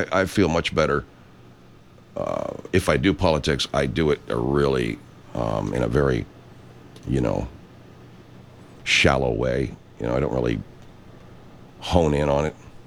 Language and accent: English; Arcadia, United States; I remember one year Arcadia, my hometown Arcadia, went pretty far in the Little League World Series.